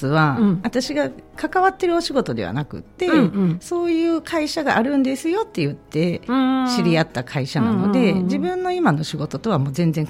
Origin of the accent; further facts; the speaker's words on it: Ichinomiya, Aichi, Japan; 私はね愛知県の一宮市っていうところです。